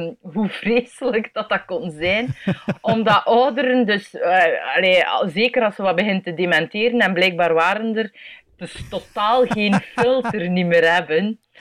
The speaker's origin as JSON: {"language": "Dutch", "country": "Belgium", "said": "Ik ben een improcomedian uit België."}